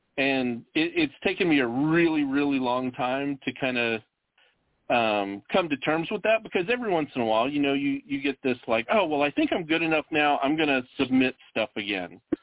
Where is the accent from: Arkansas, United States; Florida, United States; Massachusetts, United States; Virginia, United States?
Arkansas, United States; I grew up in Arkansas